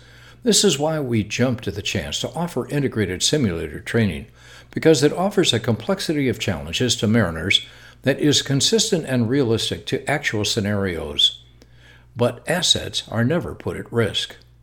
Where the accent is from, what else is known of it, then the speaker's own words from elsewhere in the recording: Midwest, United States; Growing up in the Midwest, it was not unusual to see boats pushing barges along the rivers